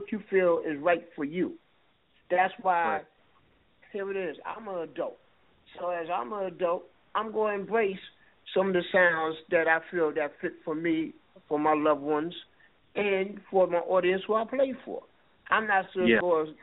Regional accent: Antigua & Barbuda; we had a lot of Caribbean music, because I'm from Antigua.

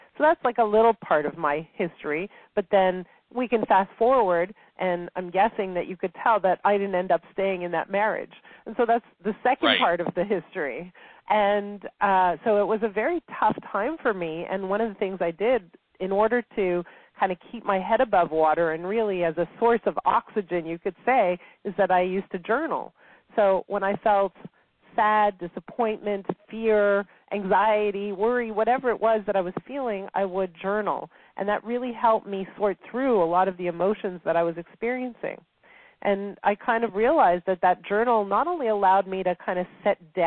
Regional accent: Montreal, Quebec, Canada; I grew up in Montreal, and I got married quite young.

